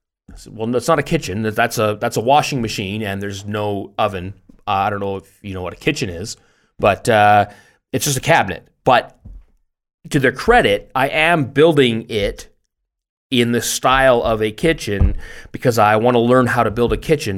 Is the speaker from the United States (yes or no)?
no; Canada; now in Germany; Like, I'm Canadian in Germany, even though I've been here for a long time now.